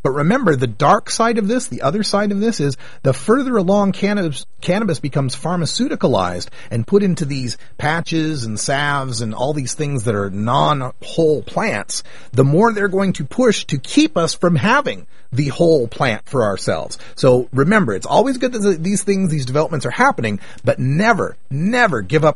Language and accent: English; Idaho, United States; Well, you know, my home state of Idaho has some pretty severe laws on paraphernalia.